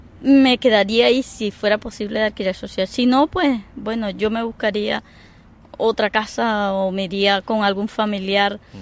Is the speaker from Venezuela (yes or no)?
yes; Venezuela; Yo soy de Venezuela. Ajá. Tengo papeles de aquí, por mi trabajo pude sacar mis papeles.